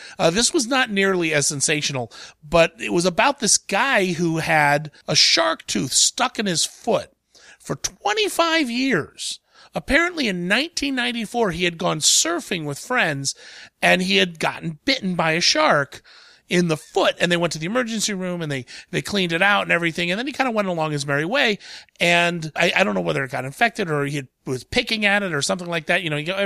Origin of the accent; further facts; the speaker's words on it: Columbus, Ohio, United States; Which is in my hometown, 610 WTVN in Columbus, Ohio.